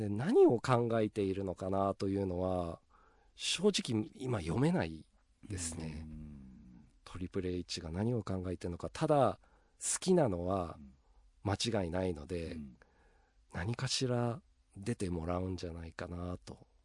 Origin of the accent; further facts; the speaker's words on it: Australia; 僕オーストラリア出身なんですけど、